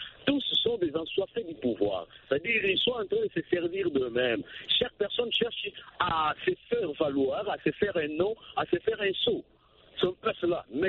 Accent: DR Congo; nous, chez nous, en RDC

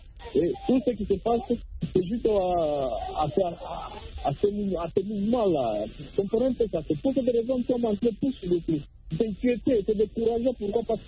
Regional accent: DR Congo; chez nous en RDC.

